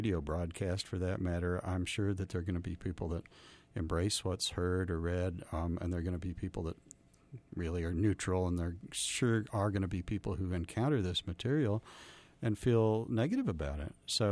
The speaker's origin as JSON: {"language": "English", "town": "Kansas City", "region": "Missouri", "country": "United States", "tie": "born or raised there", "said": "when I grew up in Kansas City, I was pretty much surrounded by people who, for them, as part of their evolution, it was important for them to disavow traditional organized religion."}